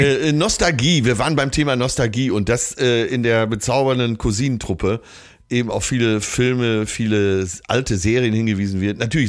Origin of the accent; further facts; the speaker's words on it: Hamburg, Germany; selbst als Hamburger verweile ich ab und zu mal im Madison.